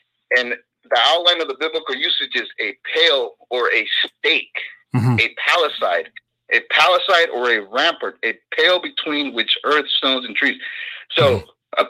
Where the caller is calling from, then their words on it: California, United States; Hey, Mike … from the Bay Area, California.